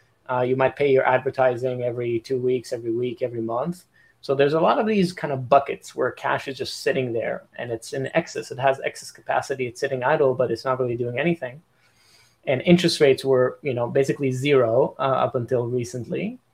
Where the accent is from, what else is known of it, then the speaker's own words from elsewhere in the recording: Israel; now in United States; May 28, 2011, and it was exactly a month before I moved to the United States. So I'm originally from Israel.